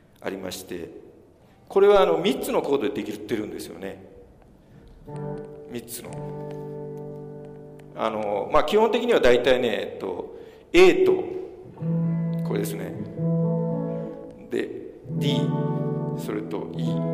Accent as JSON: {"language": "Japanese", "town": "Amagasaki", "region": "Hyogo", "country": "Japan", "tie": "born or raised there", "said": "自分の尼崎っていうところは、結構ね、貧乏の人がたくさんいましたね、貧乏人が。風呂やね、テレビもない家がたくさんありましてね。で、自分の家も、まあ、その中の一人でしたね。"}